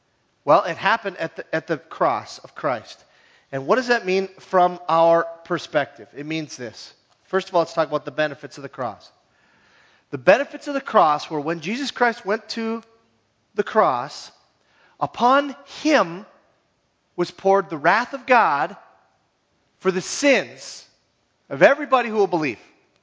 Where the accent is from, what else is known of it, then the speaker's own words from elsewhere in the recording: Minnesota, United States; because man, I'm from the Iron Range.